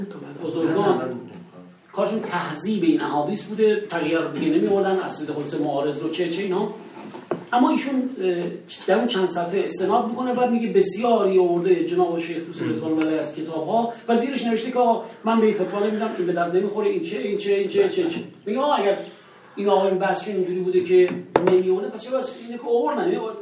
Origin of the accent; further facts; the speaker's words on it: Sabzevar, Razavi Khorasan, Iran; من اهل سبزوارم،